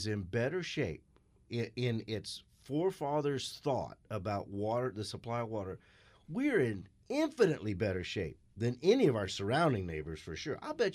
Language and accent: English; Scottsdale, Arizona, United States; I remember growing up in Scottsdale